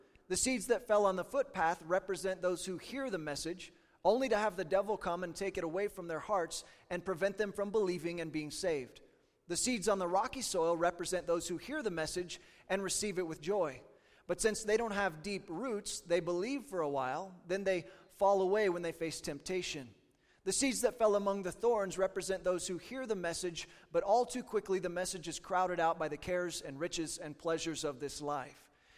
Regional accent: Kansas, United States; My home state is Kansas, and you pronounce it Kansas, just like that.

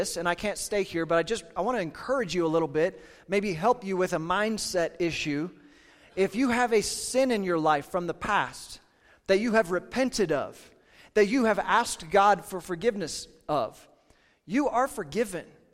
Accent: Kansas, United States; I grew up in Kansas

